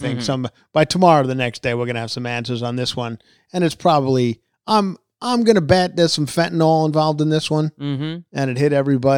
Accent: New York, United States; accent: Long Island; And I, at that point, my Long Island accent was very thick.

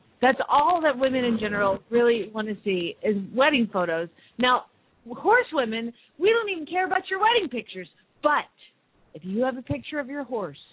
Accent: Phoenix, Arizona, United States; from Phoenix, Arizona

